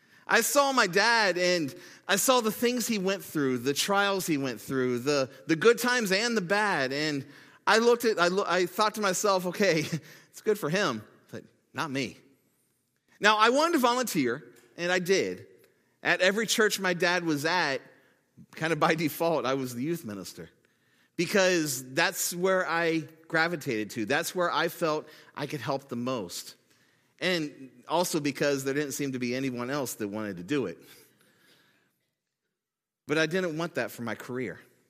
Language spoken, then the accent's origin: English; Loveland, Ohio, United States; So I grew up in Loveland, Ohio, and I went to Goshen Christian Academy … was a teacher and administrator there … was the secretary